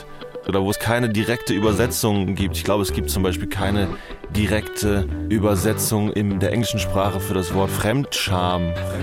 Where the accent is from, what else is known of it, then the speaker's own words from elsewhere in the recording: Germany; In Deutschland waren die Leute in der Zeit, wo ich aufgewachsen bin, meistens Rollen.